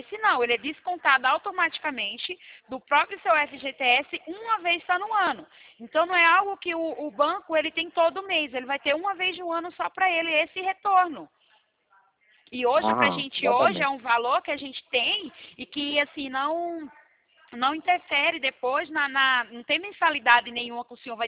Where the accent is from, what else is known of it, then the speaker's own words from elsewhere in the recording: Itatiba, São Paulo, Brazil; Não, eu sou de São Paulo, sou uma cidade chamada Itatiba.